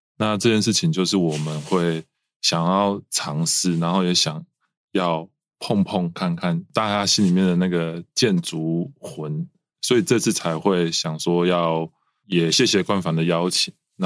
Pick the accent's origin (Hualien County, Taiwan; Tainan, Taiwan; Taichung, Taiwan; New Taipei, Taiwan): Tainan, Taiwan; 三个分别是土生土长的台南人，然后另外一个是住在海边。